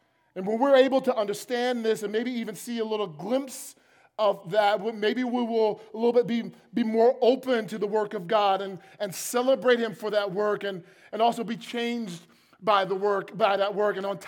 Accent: New Jersey, United States; And I'm from New Jersey, and New Jersey drivers are a little bit more aggressive than anyone else in the country.

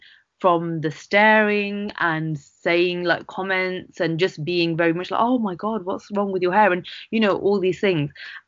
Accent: India; with me obviously wanting to marry a black person and being Indian

